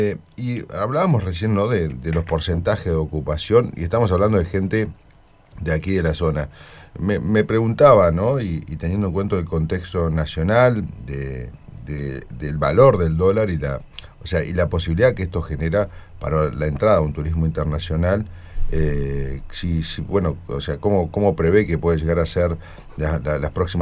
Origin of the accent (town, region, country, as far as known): Neuquén, Argentina